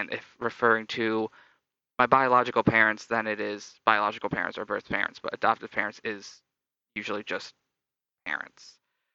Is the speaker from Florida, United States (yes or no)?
no; Illinois, United States; born there; But as I believe I mentioned, I was born in Illinois.